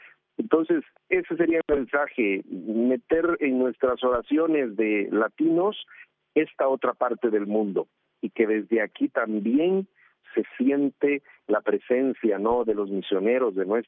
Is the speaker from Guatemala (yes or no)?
yes; Guatemala; Yo lo digo como guatemalteco, porque soy misionero